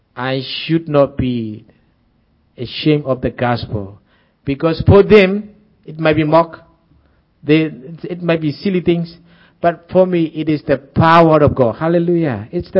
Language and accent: English; Rakhine State, Myanmar; even though I came from the Buddhist background and I was born in the Buddhist family, and even though I was a Buddhist monk, when I became a believer, they do not recognize me as one of the Arkanese. I am an Arkanese.